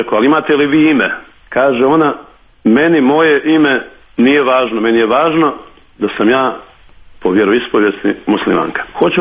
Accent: Banja Luka, Republika Srpska, Bosnia & Herzegovina; dolazim iz Banja Luke.

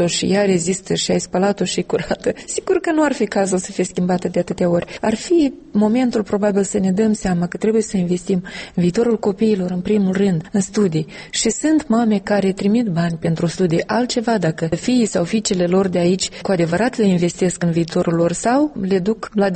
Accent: Soroca District, Moldova; satul meu de Baștină, parcă în raionul Soroca

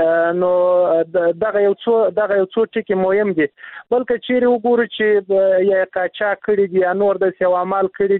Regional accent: Uruzgan, Afghanistan; زه دروازګان ولایت څخه راغلی یم جرګې

